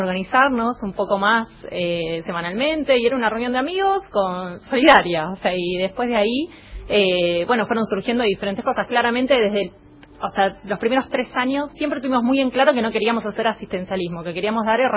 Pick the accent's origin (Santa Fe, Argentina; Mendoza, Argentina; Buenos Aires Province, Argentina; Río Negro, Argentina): Buenos Aires Province, Argentina; Banfield; como somos de Banfield, por eso pensamos en Sur Solidario.